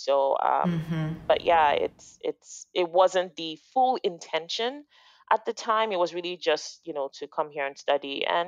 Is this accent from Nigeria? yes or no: yes; Lagos, Nigeria; Yeah, so I grew up in Lagos, Nigeria. It's in West Africa. I grew up middle-class family. My dad was in the military. My mom was a civil servant working with the government.